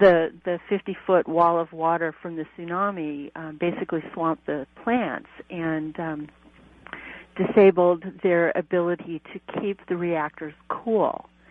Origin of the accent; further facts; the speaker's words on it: California, United States; I'm from California, and I was in the 1971 earthquake, and I remember what that was like.